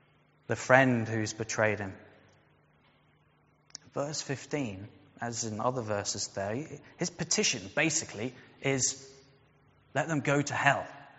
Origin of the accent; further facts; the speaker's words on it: Faroe Islands; I come from the Faroe Islands, so that's kind of appropriate.